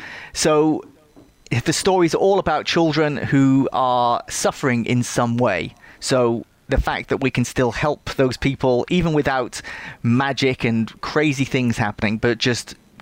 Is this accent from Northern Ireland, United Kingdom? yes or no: no; Cardiff, Wales, United Kingdom; like me, he was also born and bred in Cardiff, so there are various bits of Roald Dahl history where I grew up.